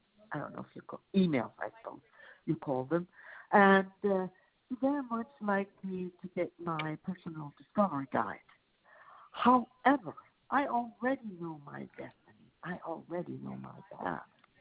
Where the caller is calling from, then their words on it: Denmark; I'm calling from Denmark.